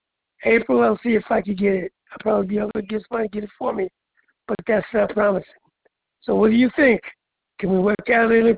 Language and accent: English; Jersey City, New Jersey, United States; I'm from Jersey City, New Jersey.